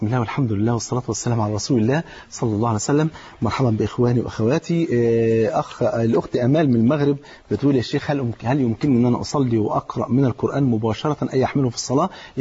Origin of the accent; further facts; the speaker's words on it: Egypt; يقول لك حتى المثل عندنا في مصر ليه يقول بيع رخيص تبيع اكتر تكسب اكتر